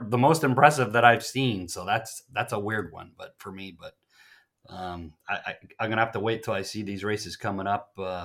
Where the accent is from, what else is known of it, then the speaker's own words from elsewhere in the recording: New England, United States; Reminds me of, you know, tracks when I was growing up in New England area, like Suffolk Downs and Rockingham Park.